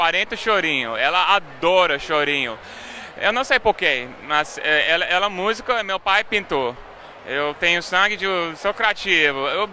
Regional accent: Australia; Portuguese is a second language; Não, não, não, sou australiana.

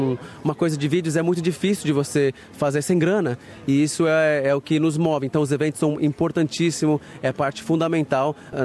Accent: Brazil; Eu sou brasileiro de coração e de personalidade. Eu sou completamente brasileiro e me sinto muito feliz de ter tido a chance de crescer no Brasil.

